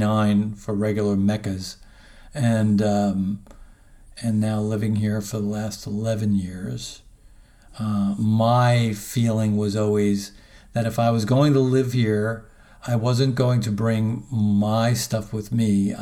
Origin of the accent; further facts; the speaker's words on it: Long Island, New York, United States; because I grew up on Long Island in New York.